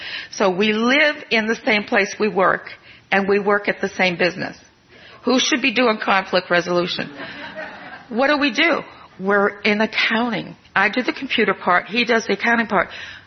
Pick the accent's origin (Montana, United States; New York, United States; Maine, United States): Maine, United States; I grew up in Maine, and Maine is surrounded by Canada, and you speak French there. Well, I didn't ever learn French. I'm not good at languages